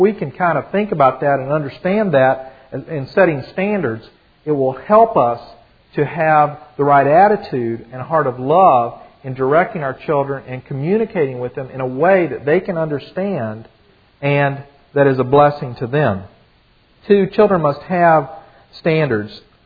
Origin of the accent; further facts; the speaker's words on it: the South, United States; We're from the South, so our children say yes, sir, and yes, ma'am.